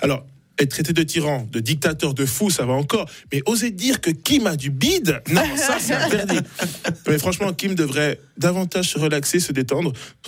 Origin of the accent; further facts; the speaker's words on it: Neuchâtel, Switzerland; En tant que Neuchâtelois